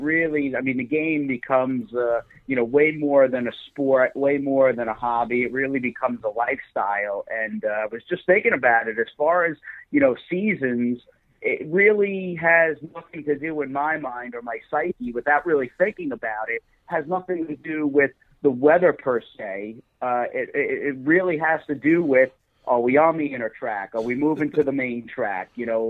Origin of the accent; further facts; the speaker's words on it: Floral Park, New York, United States; I actually grew up, and you know, funny story, and not to bore everybody, but I'm from Floral Park, and I mean literally.